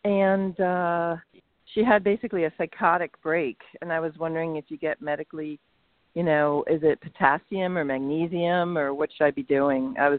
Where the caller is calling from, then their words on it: Pennsylvania, United States; I'm calling from Pennsylvania.